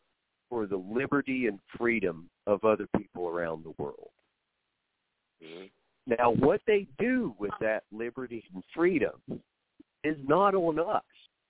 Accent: Oklahoma, United States; Because you got to understand, this town I grew up in Oklahoma, everybody was a veteran.

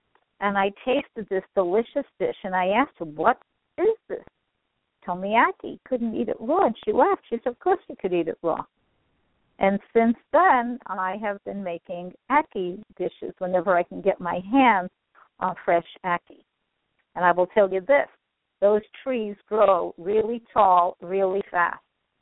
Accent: New York, United States; Now, I'm from New York, which is a wonderful place for that.

